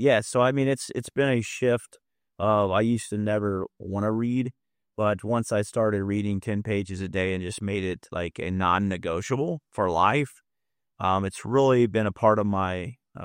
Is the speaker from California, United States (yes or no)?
no; Cape Girardeau, Missouri, United States; I've been in the insurance business for 20 years, born and raised in Cape Girardeau, Missouri. Now, do business in the Quad City area.